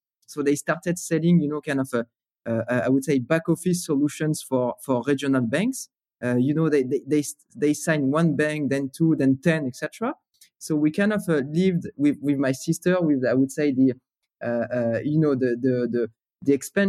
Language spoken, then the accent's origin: English; Paris, Île-de-France, France; growing up in Paris, it was, so first of all, gray, right? As the weather is mostly gray.